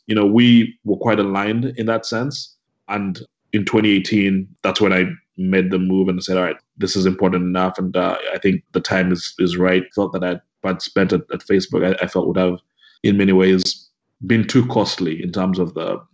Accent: Uganda; I'm born and bred in Uganda.

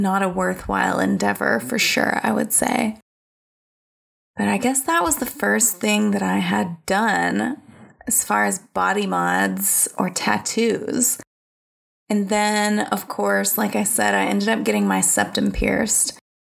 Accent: the South, United States; And I'm from the South, and I was just like showing up.

